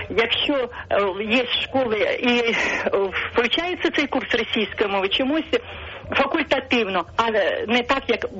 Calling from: Kherson Oblast, Ukraine; Я з Херсонської області.

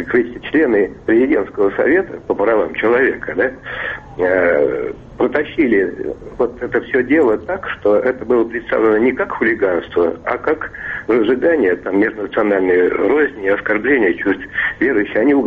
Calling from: Moscow, Russia; я из Москвы.

